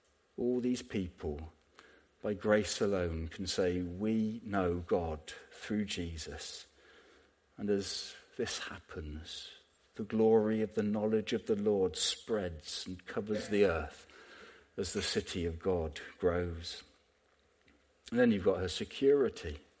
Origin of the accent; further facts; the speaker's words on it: England, United Kingdom; I'm English and I'm a Baptist.